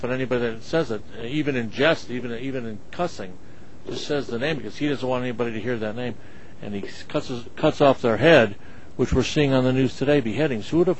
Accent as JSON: {"language": "English", "town": "Cleveland", "region": "Ohio", "country": "United States", "tie": "born or raised there", "said": "I based on growing up in Cleveland, Ohio, and a lot of black people in the community."}